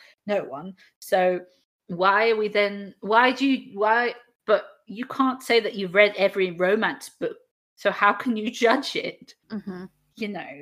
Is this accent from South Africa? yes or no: no; United Kingdom; Like, I'm a Brit, man. We take that shit seriously.